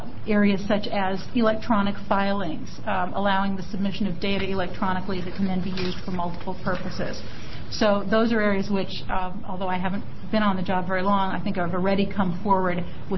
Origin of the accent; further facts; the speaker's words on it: Eugene, Oregon, United States; I grew up in Eugene. I've been an Oregonian most of my life, moved to the state at the age of 4. Most of my adult life has been spent in Portland